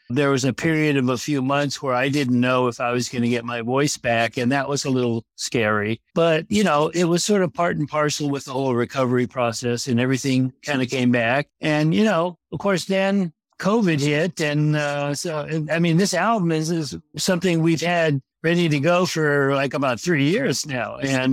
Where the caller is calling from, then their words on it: Los Angeles, California, United States; Well, I'm at home in good old Los Angeles